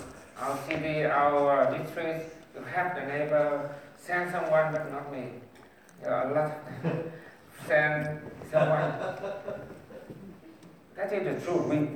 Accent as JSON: {"language": "English", "country": "Vietnam", "tie": "born or raised there", "said": "And in Vietnam, the one who brought the gospel to Vietnam, in my hometown."}